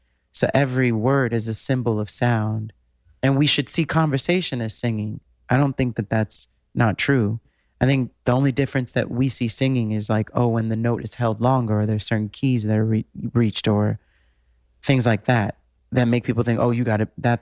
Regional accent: New York, United States; And growing up in New York, you're used to that.

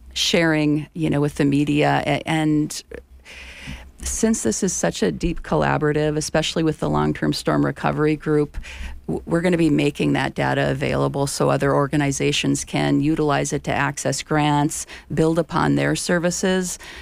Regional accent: United States; I grew up in the Red River Valley

